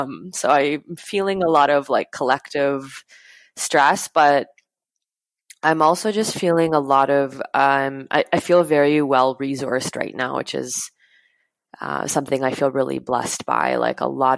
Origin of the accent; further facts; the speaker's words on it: Edmonton, Alberta, Canada; now in Montreal, Canada; I'm originally from Edmonton, Alberta. I'm working out of Montreal, Quebec.